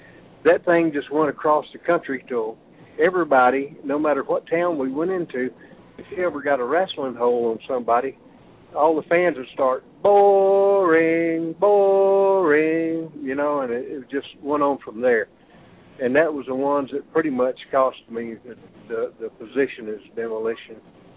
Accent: Alabama, United States; And me and Larry, he was from Tennessee. I was from Alabama.

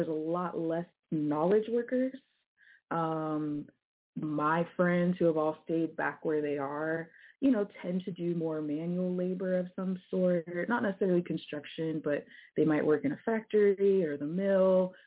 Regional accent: Yakima, Washington, United States; I'm from outside of Yakima.

